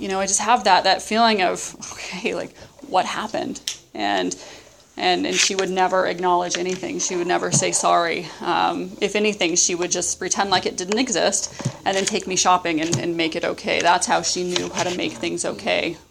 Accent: Los Osos, California, United States; You know, I grew up in Los Osos, you know, all the way 30 miles from here.

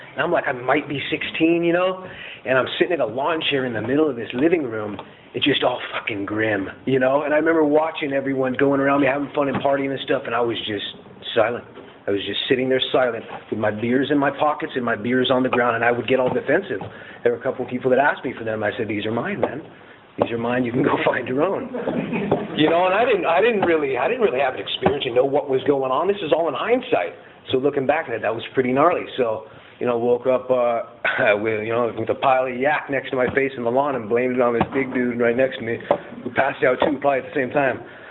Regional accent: Ventura, California, United States; So I grew up in Ventura, Oxnard area, wasn't a horrible upbringing, you know.

